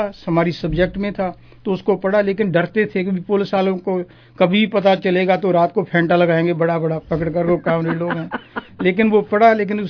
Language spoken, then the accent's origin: Hindi; Barnala, Punjab, India; I belong to Barnala, वो अब district है